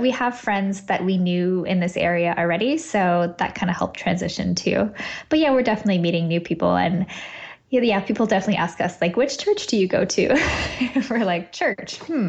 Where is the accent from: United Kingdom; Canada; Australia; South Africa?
Canada; now in Dallas, United States; Yeah, I'm from Canada, but I'm living in Texas right now.